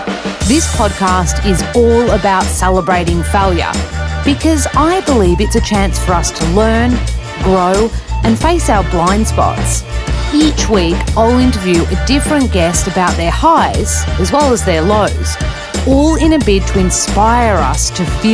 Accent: Melbourne, Victoria, Australia; we're both from Melbourne.

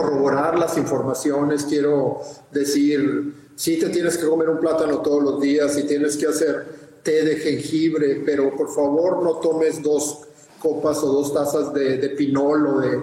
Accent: Mexicali, Baja California, Mexico; el periódico de Mexicali, de donde yo soy

